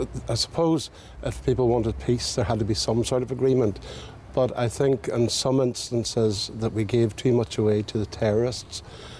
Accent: United Kingdom; I am British. I have a British way of life. I like British values.

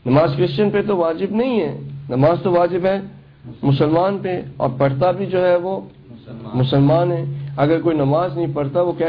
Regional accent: Pakistan; now in Canada; because I'm from Pakistan

